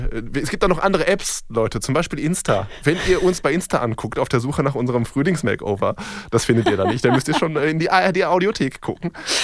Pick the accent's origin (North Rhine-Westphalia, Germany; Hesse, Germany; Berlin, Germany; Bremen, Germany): North Rhine-Westphalia, Germany; Ich komme noch aus Nordrhein-Westfalen, da war das alles nicht so toll.